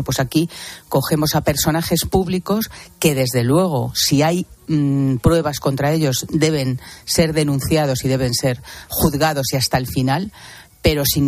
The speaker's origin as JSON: {"language": "Spanish", "country": "Spain", "said": "como españoles"}